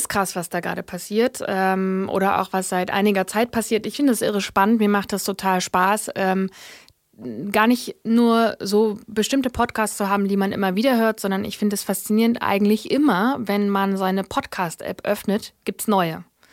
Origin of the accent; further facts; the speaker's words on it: Wernigerode, Saxony-Anhalt, Germany; Ich komme aus dem Harz, aus Wernigerode.